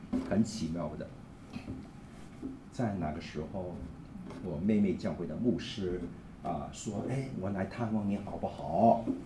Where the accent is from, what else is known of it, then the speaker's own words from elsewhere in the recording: Hong Kong; 我们在香港出生，在香港长大